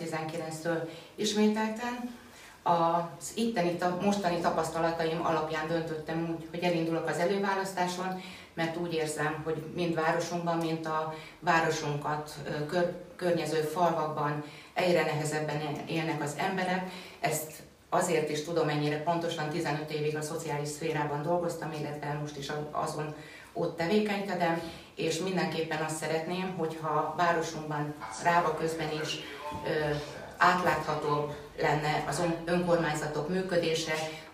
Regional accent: Csorna, Győr-Moson-Sopron, Hungary; born there; Csornán születtem, egy leányom

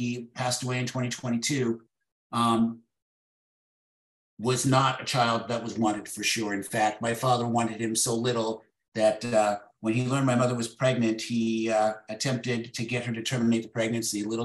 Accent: United States; They met in Los Angeles. And I like to say that I'm American made with foreign components.

